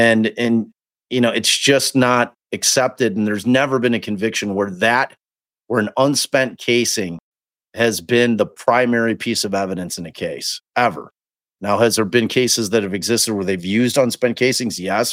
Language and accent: English; Midwest, United States; I'm from the Midwest, and like I went to college in rural Illinois